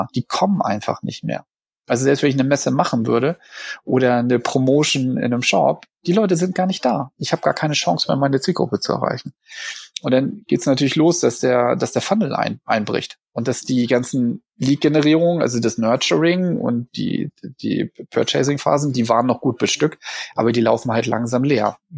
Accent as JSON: {"language": "German", "region": "Berlin", "country": "Germany", "said": "also ich komme ja aus Berlin"}